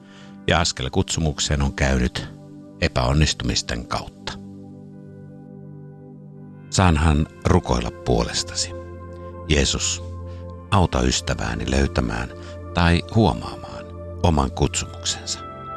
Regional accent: Uusimaa, Finland; now in Vaasa, Finland; Olen kotoisin pääkaupunkiseudulta, mutta asunut jo noin 40 vuotta Pohjanmaalla, Vaasassa.

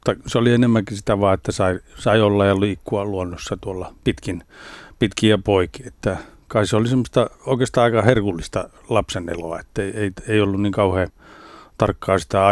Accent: Lohja, Uusimaa, Finland; also born or lived in Kerava / Karjalohja; en oikein mistään kotoisin, kun on syntynyt Keravalla, mutta sen jälkeen on asunut sekä Lohjalla että nyt sitten perheen kanssa Karjalohjalla, että sinne päin minua on 11-vuotiaana muuttanut.

